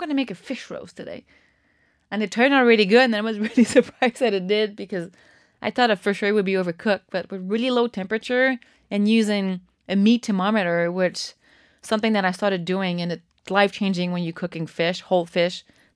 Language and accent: English; Montreal, Quebec, Canada; So I grew up in Montreal and I spent my summers with my grandmother and a set of friends.